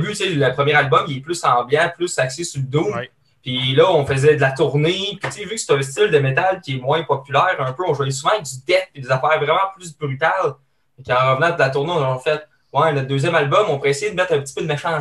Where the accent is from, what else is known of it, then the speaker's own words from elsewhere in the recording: Sherbrooke, Quebec, Canada; on vient de Sherbrooke, là.